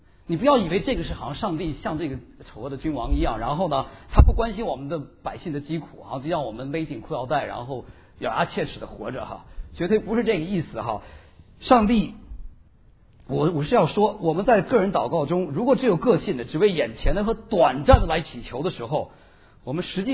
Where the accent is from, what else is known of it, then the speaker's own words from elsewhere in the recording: China; 我们作为中国人